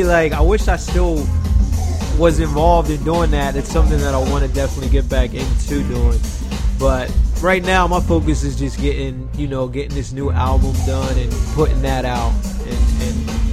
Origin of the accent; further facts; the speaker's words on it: Philadelphia, Pennsylvania, United States; now in New York, United States; I'm an MC, songwriter, host, musical arranger. I'm originally from Philadelphia, reside in New York now.